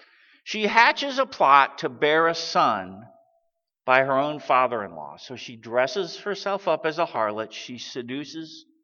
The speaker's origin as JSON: {"language": "English", "town": "Syracuse", "region": "New York", "country": "United States", "tie": "born there", "said": "kind of where I'm from in central New York. I was born in Syracuse, New York."}